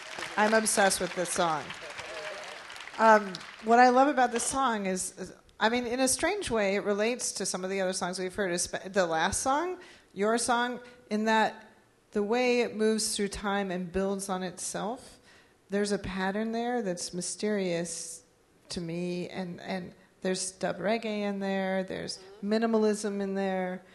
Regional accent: Seattle, Washington, United States; a band I loved as a teenager growing up in Seattle too

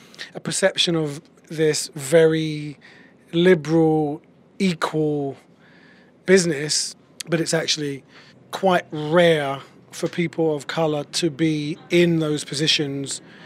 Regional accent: London, United Kingdom; So I grew up in a very Jewish West Indian neighborhood, and in the 70s there was a lot of angst with the second generation West Indian kids

